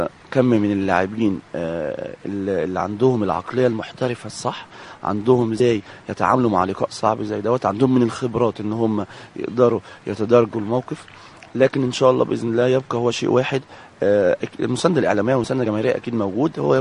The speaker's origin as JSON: {"language": "Arabic", "country": "Egypt", "said": "نتمنى ان شاء الله باذن الله كمصريين كلنا"}